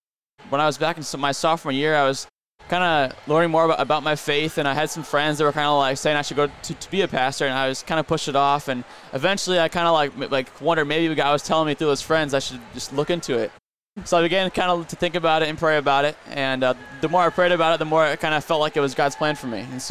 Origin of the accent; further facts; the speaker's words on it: Sioux Falls, South Dakota, United States; so I'm from Sioux Falls, South Dakota. I went to Jefferson High School there, and that's where I was born and grown up so far.